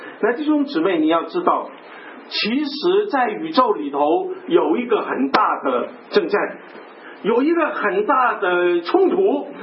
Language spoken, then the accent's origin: Chinese; Hong Kong; 我从香港来，你知道香港每年过年的时候有个特别的景象